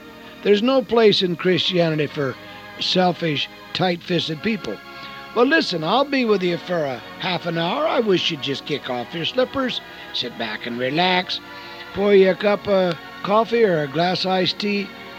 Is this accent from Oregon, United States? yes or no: yes; The Dalles, Oregon, United States; now in Portland, United States; And we lived in Portland, so we came up the Columbia River, and naturally we had to go through my hometown, the Dalles.